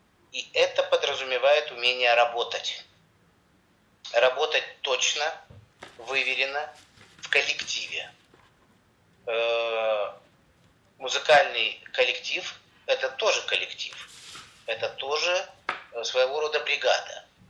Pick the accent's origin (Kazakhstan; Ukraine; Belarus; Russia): Ukraine; Kharkiv, Kharkiv Oblast; И да, это я из Харькова